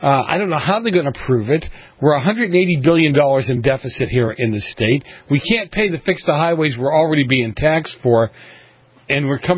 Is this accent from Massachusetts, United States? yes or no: yes; Boston, Massachusetts, United States; where I grew up in Boston, we'd have that thing picked up and filled before